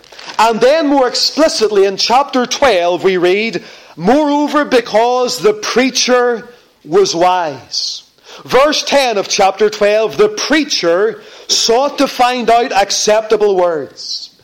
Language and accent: English; Lisburn, Northern Ireland, United Kingdom; I came from Lisburn. Some people think I came from Belfast, but I came from Lisburn, okay?